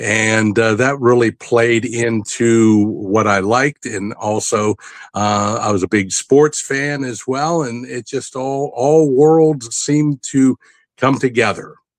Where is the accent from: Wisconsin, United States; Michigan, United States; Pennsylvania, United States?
Pennsylvania, United States; Portage; I'm from a little town. If you look at a map of Pennsylvania and you see Johnstown and you see Altoona, there's a little town in between called Portage, Cambria County.